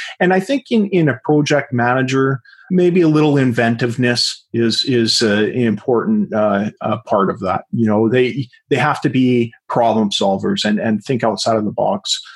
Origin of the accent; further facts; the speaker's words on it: Canada; I'm sorry, I'm from Canada, .ca.